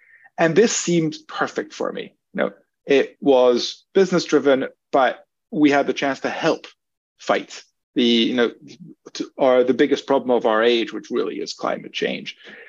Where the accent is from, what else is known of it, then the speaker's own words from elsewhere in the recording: Switzerland; I was born in France. My family's Hungarian originally. I grew up in Switzerland.